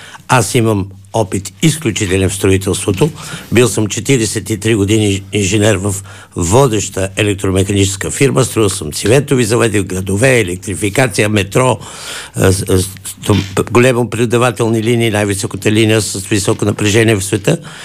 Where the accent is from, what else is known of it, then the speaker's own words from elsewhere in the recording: Sofia, Sofia City, Bulgaria; born there; Не съм роден само в София, но и баща ми и дядо ми са родени в София. Значи повече от 12 години живееме в София. Познавам цялата София, истинската, сърцето на София. По-малко познавам крайните квартали